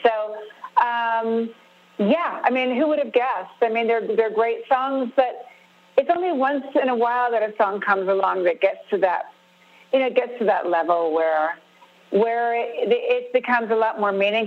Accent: California, United States; I mean, it's just the way I grew up in Southern California.

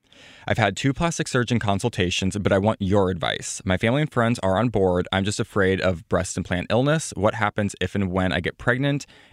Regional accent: Midwest, United States; I'm from the Midwest.

